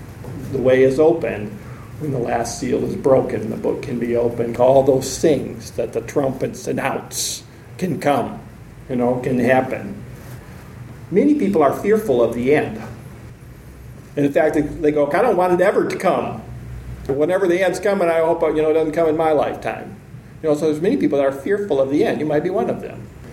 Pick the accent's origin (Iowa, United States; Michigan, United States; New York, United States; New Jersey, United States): Michigan, United States; I grew up in Michigan, so I remember I was in California the first time I experienced an earthquake.